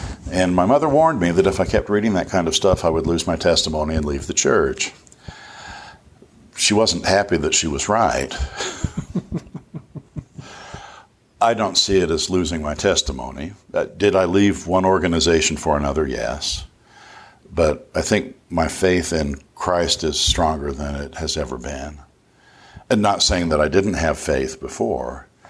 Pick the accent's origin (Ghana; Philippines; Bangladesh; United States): United States; Tooele, Utah; also born or lived in Logan; I was born in Logan, and then they moved back to Tooele, where dad started his career teaching in Tooele County School District